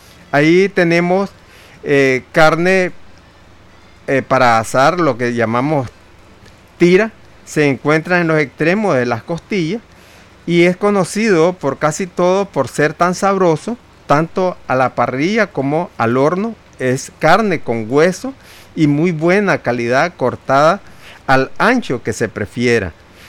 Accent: Nicaragua; para nosotros como nicaragüenses

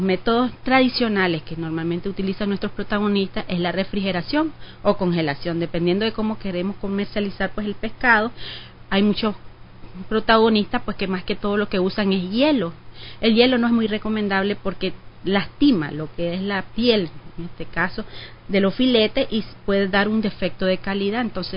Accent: Nicaragua; nosotros como nicaragüenses tenemos más que todo lo que es la carne

